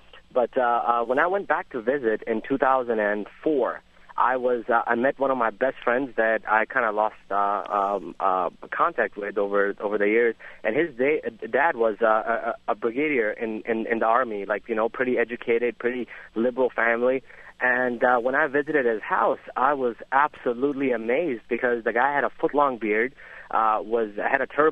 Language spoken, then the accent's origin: English; Peshawar, Khyber Pakhtunkhwa, Pakistan; now in Cleveland, United States; I grew up in Pakistan and ironically spent 18 years of my life in Peshawar, and my dad was in the military and lived in Rasalpur, which is a Pakistan Air Force Academy, about 16 kilometers south of Mardan.